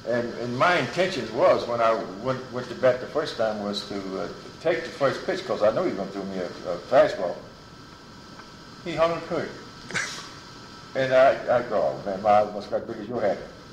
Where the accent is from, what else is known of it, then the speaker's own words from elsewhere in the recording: Montgomery, Alabama, United States; when I went back to Alabama, they didn't even know I was from Alabama, Montgomery.